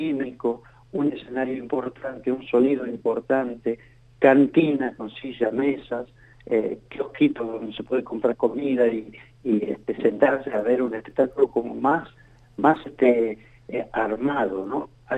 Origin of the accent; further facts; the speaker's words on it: Santiago del Estero, Argentina; de la historia familiar y de lo que somos nosotros, Santiago del Estero